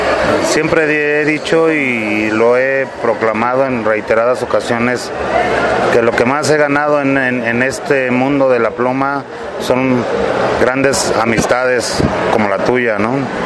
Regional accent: Mexico; Y los mexicanos, pues siempre fuimos consumidores de familias, ¿no?, de otros países

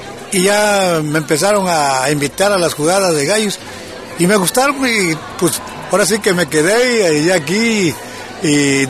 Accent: Tuxpan, Mexico; pues yo me regreso a mi tierra a trabajar, y me vine para acá y aquí estamos, ¿no? Trabajando. Sabemos, ¿verdad?, que francamente a esta región de Tuxpan es una región gallera

